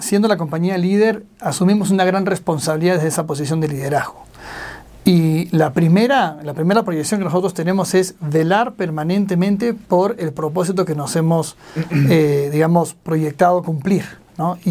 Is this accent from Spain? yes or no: no; Peru; now in Ecuador; yo soy extranjero, yo no soy de aquí, soy peruano.